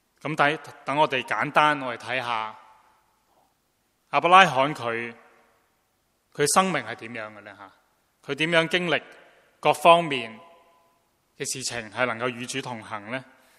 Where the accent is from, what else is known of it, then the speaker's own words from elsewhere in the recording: China; 亦都是好像我们中国人有时候说，坐这山就望那山就怎样